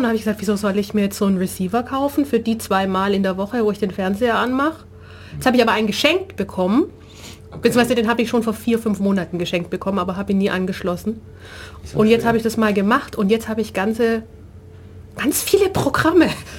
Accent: Neu-Ulm, Bavaria, Germany; Ich komme aus Neu-Ulm.

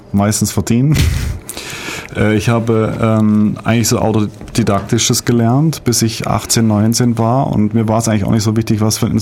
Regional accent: Baden-Württemberg, Germany; now in Ulm, Germany; Ich bin kein Ulmer, ich bin aufgewachsen im Dreiländereck in Basel, auf deutscher Seite. Und wohne aber schon seit 93 in Ulm. Oder 94?

